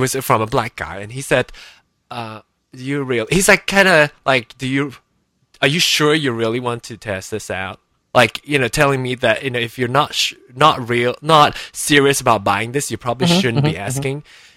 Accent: Penang, Malaysia; Because I come from Penang in Malaysia, even though Chinese are a minority in Malaysia, I come from an area where that's very highly populated by Asians, by Chinese.

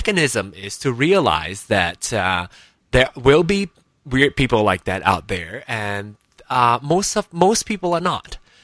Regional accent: Penang, Malaysia; Because I come from Penang in Malaysia, even though Chinese are a minority in Malaysia, I come from an area where that's very highly populated by Asians, by Chinese.

